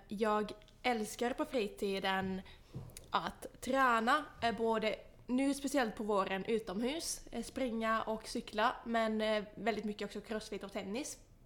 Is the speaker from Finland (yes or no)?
yes; Southern Finland, Finland; jag kan tillägga att jag är från södra Finland, ja. Så att vi har verkligen vuxit upp väldigt långt ifrån varandra.